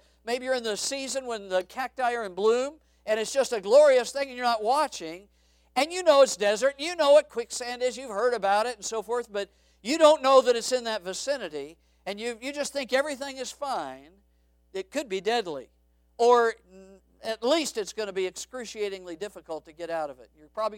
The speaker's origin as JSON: {"language": "English", "region": "Arizona", "country": "United States", "tie": "born or raised there", "said": "I grew up in Arizona, and I use this illustration a lot at school."}